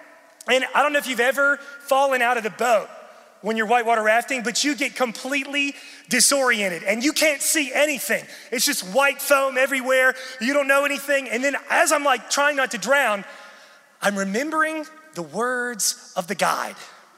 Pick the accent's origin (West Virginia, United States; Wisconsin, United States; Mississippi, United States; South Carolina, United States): West Virginia, United States; I'm from West Virginia, wild and wonderful West Virginia.